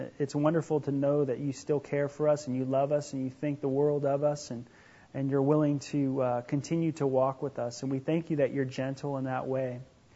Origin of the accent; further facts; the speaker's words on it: California, United States; Jesus was Jewish. He's from Israel. I'm from California. Total different worlds, man.